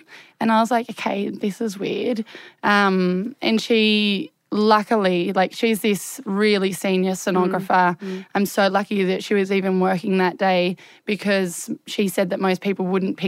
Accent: Hobart, Tasmania, Australia; I'm from Hobart.

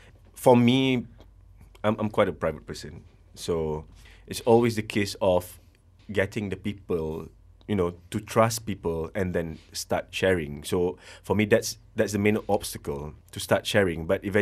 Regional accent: Malaysia; because somehow we're Malaysian

